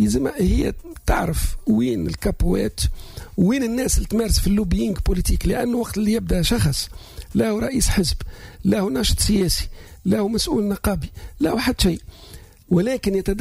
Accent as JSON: {"language": "Arabic", "region": "North West", "country": "Tunisia", "tie": "born or raised there", "said": "أنا ولد الشمال الغربي"}